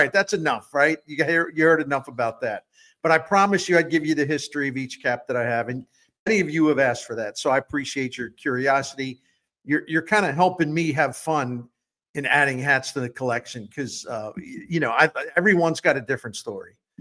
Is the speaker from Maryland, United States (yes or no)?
yes; Maryland, United States; for all of the years I grew up in Maryland and was an Orioles fan